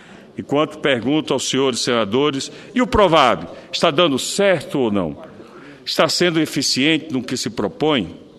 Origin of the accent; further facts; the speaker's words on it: Itabaiana, Sergipe, Brazil; esse depoimento do lugar onde nasci, onde vivi e onde cresci, na minha querida Itabaiana, lá em Sergipe.